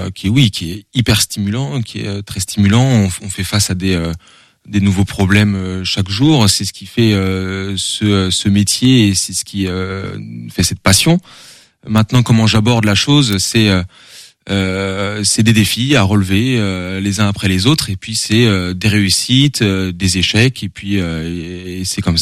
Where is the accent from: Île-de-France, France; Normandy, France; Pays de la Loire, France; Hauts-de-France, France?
Pays de la Loire, France; Pornic; Bah alors oui moi je suis de Pornic à la base